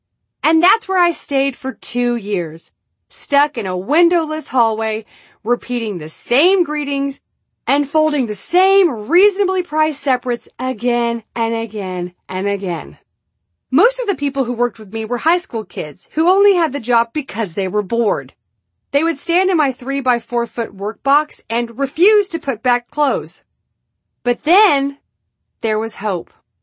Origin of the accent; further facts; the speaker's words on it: Texas, United States; I know Mike Pence because Mike Pence is every dad I grew up around in Texas.